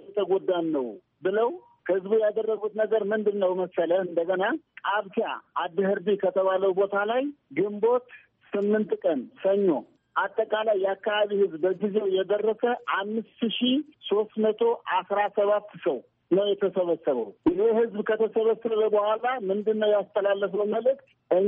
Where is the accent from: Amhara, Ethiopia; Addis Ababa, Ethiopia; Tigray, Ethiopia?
Tigray, Ethiopia; Wolkait; የእኛ የወልቃይትና የትግራይ ተወላጆች መለያ መሆን አልነበረበትም